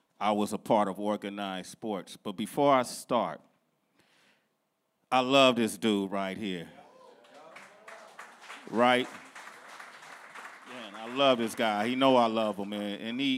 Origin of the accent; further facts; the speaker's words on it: Oakland, California, United States; we growing up in East Oakland, I didn't grow up alone. Like I grew up off of 23rd Ave, so we needed each other to get through the day.